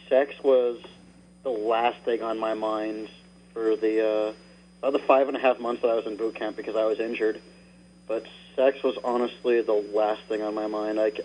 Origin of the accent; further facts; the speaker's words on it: California, United States; I grew up in Antelope Valley. It's about an hour and a half, slightly northeast of L.A.